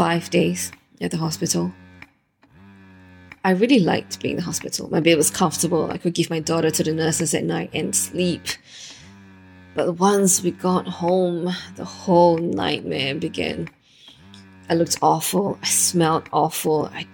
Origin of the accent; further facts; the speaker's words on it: Singapore; I'm from Singapore, 28. One kid.